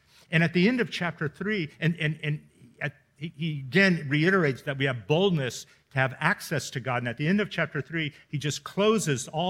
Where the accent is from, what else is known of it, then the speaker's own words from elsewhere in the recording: Miami, Florida, United States; I grew up in Miami. I went to sea camp in the Keys, oceanography camp in the summers.